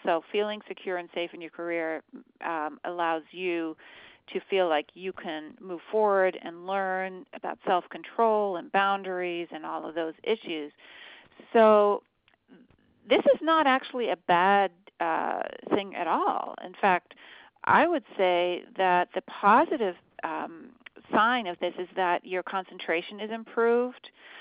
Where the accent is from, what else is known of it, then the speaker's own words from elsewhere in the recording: Fredericksburg, Virginia, United States; was born in Fredericksburg, Virginia, but there are two Fredericksburg, which I didn't know, and I'm from Virginia, so it's not good.